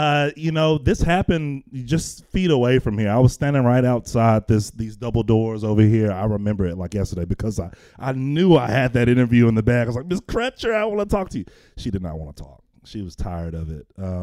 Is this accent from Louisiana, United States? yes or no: no; Memphis, Tennessee, United States; You know, I'm from Memphis, and I know the neighborhoods you come from, and I live and I breathe this culture